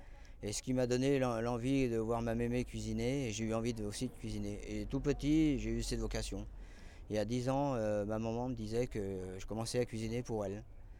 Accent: Pornic, Pays de la Loire, France; je suis de Pornic, un petit village, on appelle ça un petit village coincé entre la Vendée et la Bretagne. Je peux même dire que je suis le dernier port breton avant la Bretagne. Et bah, je suis assez fier de mes origines

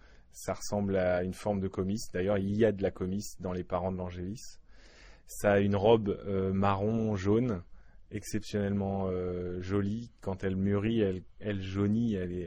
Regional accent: Hauts-de-France, France; les variétés, en tout cas qu'on produit chez moi en Picardie

